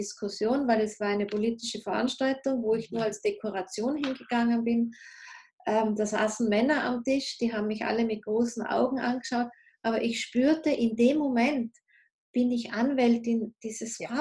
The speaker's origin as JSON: {"language": "German", "country": "Austria", "said": "Bei uns in Österreich ist Mädels nicht ganz so stark wie in manchen Regionen von Deutschland, von der Sprache her."}